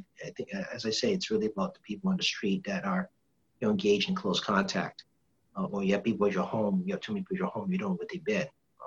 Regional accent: Quincy, United States; Just because I'm from Quincy too doesn't mean

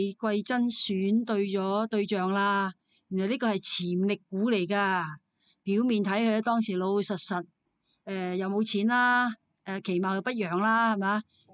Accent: Guangdong, China

